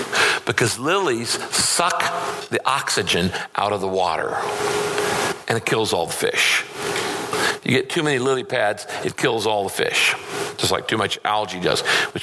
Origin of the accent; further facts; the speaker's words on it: California, United States; I grew up in Northern California. In our backyard, we had a little tiny lake.